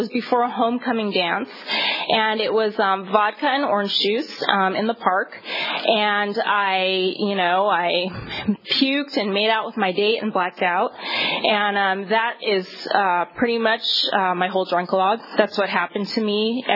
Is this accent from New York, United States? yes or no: no; Los Angeles, California, United States; I grew up in West LA. I went to this French school, that took me to France.